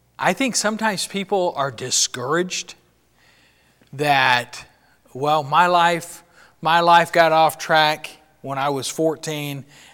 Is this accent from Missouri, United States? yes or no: no; Odessa, Texas, United States; This is in my hometown in Odessa, Texas.